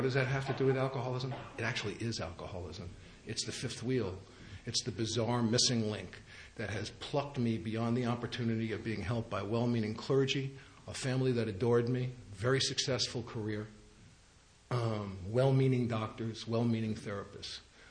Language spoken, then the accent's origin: English; Bronx, New York, United States; born or raised there